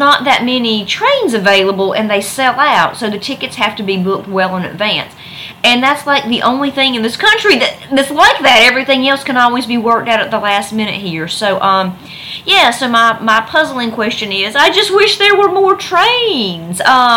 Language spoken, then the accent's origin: English; United States; more about where I am from is, and obviously I'm American